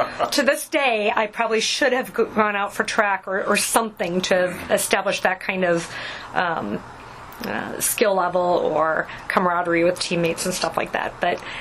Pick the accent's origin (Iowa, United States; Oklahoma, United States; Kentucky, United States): Iowa, United States; Dubuque; also born or lived in Norfolk, Virginia; So I was born in Norfolk, Virginia, while Dad was in the military, and then he relocated back to Dubuque and took a position with the Reynolds and Kenline Law Firm, and then I lived on Oath Court until I was in fourth grade.